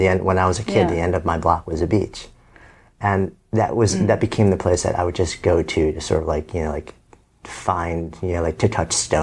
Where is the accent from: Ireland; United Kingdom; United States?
Ireland; growing up in Ireland